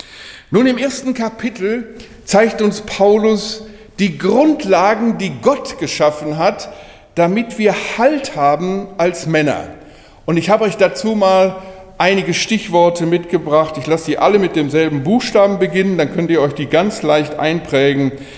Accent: Germany; auch gerade in meinem Heimatland Deutschland, eine Entchristlichung.

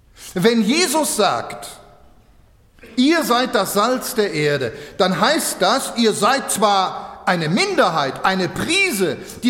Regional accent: Switzerland; ich bin ja Schweizer, ich kann das ja machen.

